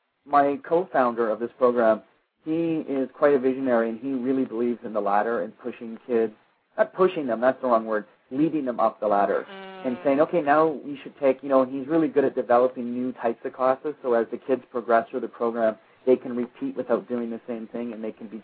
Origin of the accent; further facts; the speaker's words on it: Canada; when I was a kid growing up in a small rural town, and it's probably much, I grew up in Canada